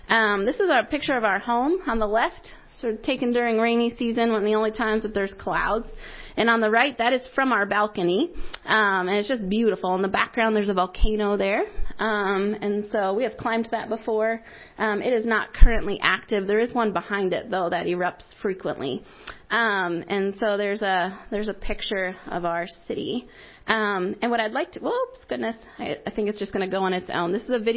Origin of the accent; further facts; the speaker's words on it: New York, United States; now in Grove City, United States; We are from Grove City. Trevor and I actually originally from New York, but went to Grove City College, raised our family here.